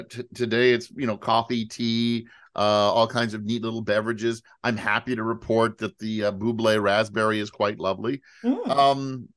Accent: Canada; I'm Canadian

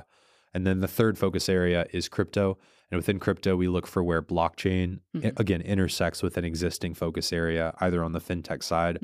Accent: Texas, United States; Really, I grew up and lived in Texas my whole life.

